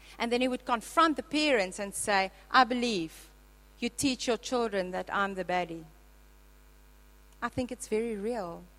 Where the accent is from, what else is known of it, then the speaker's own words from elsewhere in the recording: South Africa; God has given your children to you as South African for you to raise them in this country.